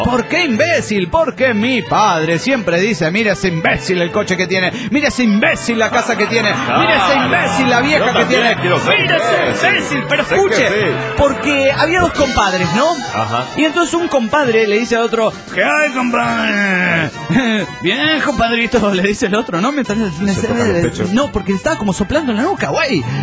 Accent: Tarija, Bolivia; de Tarija, Bolivia.

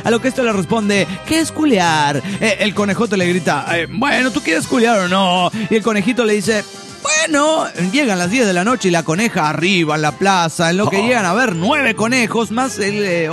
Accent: Monterrey, Nuevo León, Mexico; Soy el danzonero de Monterrey.

